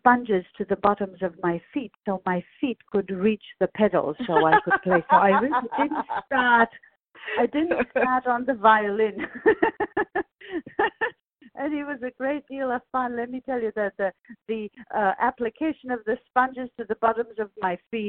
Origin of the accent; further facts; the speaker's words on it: Assisi, Umbria, Italy; I'm from Assisi, which is a small hill town in the Umbrian countryside that's really smack on central Italy. It's the only region that doesn't butt onto the sea. We are sort of mountain people.